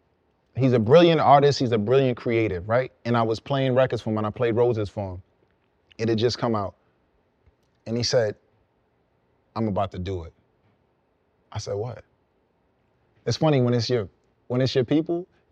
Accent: New York, United States; I was in L.A. at the time. I just happened to be in L.A. He didn't know I was from New York.

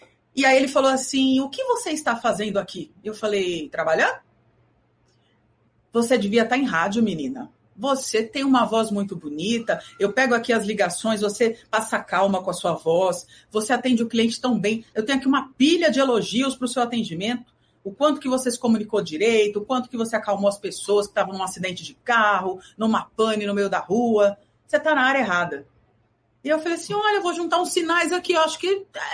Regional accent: São Paulo, Brazil; born there; Eu sou Sotero Paulistoca. Eu nasci em São Paulo, sou filha de baianos e sou apaixonada pelo Rio de Janeiro. Então, tem Bahia, tem São Paulo, tem Rio de Janeiro na minha mistura.

